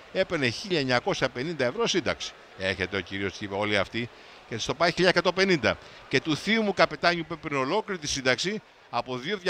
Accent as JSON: {"language": "Greek", "town": "Vrontados", "region": "North Aegean", "country": "Greece", "said": "Και από την πόλη μου στο Βροντάδο έχουμε τις περισσότερες εισηγμένες εταιρείες στα χρηματιστήρια"}